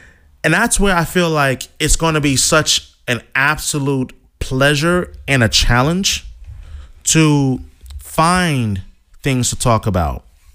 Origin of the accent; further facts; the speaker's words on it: Boston, Massachusetts, United States; One of the great things about being a Bostonian is just the passion of the fans here in Boston.